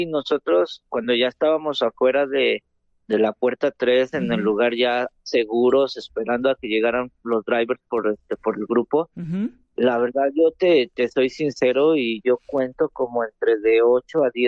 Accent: San Martín, State of Mexico, Mexico; porque pues soy nativo del Valle, soy de San Martín.

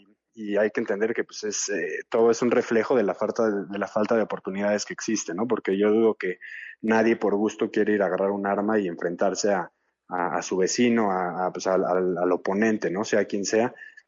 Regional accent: Mexico; Como mexicanos pues estamos siempre muy expuestos a la violencia o a los enfrentamientos

